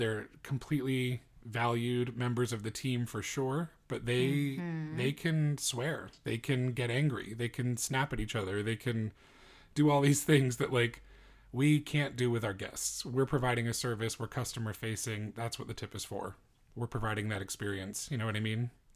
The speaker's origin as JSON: {"language": "English", "country": "United States", "tie": "born or raised there", "said": "we're biased because we grew up in America where tipping is the custom."}